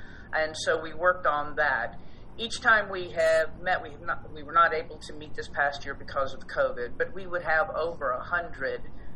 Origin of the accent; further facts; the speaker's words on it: Texas, United States; by the omission of truth in my education as I grew up in Texas.